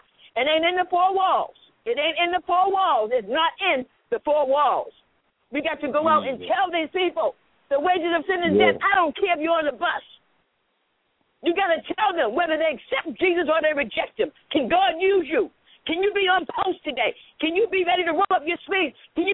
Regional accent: Roxbury, Massachusetts, United States; also born or lived in Dorchester / Mattapan; now in Lynn, United States; I came from Roxbury. I came from Dorchester. I came from Mattapan. I'm in Lynn. I've been down Georgia, and he's still using me.

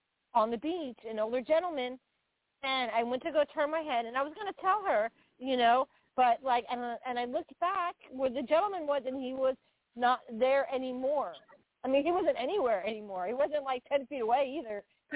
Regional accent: Massachusetts, United States; I grew up in Massachusetts, right? And, like, I had a really big accent when I was younger.

